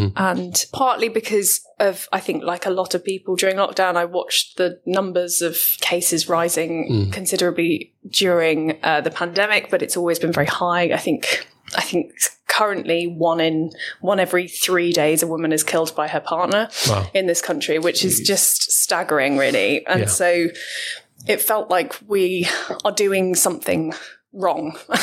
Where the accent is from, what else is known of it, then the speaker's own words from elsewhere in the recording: Ipswich, East of England, United Kingdom; Well, it's great. I mean, I grew up in Ipswich